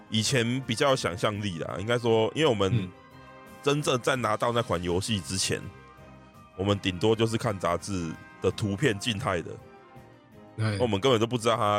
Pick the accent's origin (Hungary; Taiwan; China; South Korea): Taiwan; southern Taiwan; 我就觉得他跟我小时候在南部的那个印象的那个环境就比较不一样